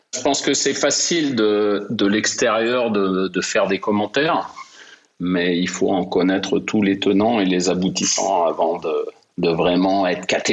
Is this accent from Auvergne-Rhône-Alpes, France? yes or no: yes; Aix-les-Bains, Auvergne-Rhône-Alpes, France; born there; Je suis né à Aix-les-Bains, en Savoie.